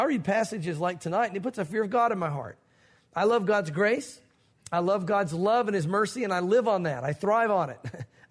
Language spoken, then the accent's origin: English; the South, United States; growing up in the South, I've heard all the church wants is your money